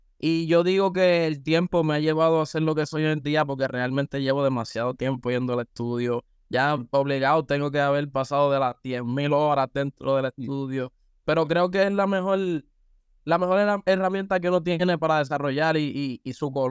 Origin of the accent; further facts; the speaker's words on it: Carolina, Puerto Rico; Estoy acá en Carolina, Puerto Rico, visitando mi tierra.